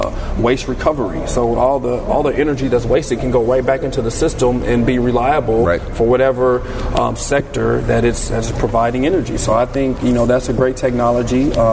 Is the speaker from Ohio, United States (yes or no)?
yes; Dayton, Ohio, United States; now in Pittsburgh, United States; I'm from Dayton, Ohio.